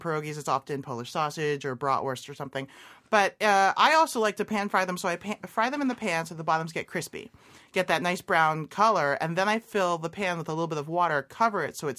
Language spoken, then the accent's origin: English; Hong Kong; now in United States; My mom, whenever I grew up in Hong Kong, and when I moved to the U.S., she would come and visit.